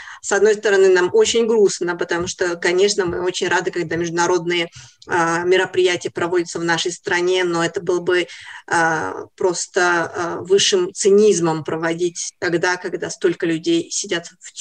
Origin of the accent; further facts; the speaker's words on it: Belarus; Мы обычно, как настоящие белорусы, делаем разрешение, делаем все правильно, все по правилам, все как надо, очень законопослушные, как и все белорусы.